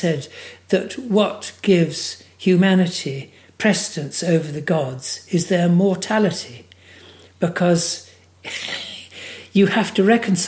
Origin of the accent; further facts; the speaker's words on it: Langford, East of England, United Kingdom; I was born in Langford. And I basically lived almost all of my life in Essex.